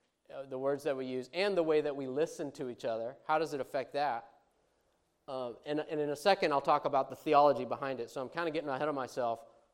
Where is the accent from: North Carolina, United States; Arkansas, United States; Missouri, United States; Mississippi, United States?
Arkansas, United States; a person of color from New York City, and I'm from Arkansas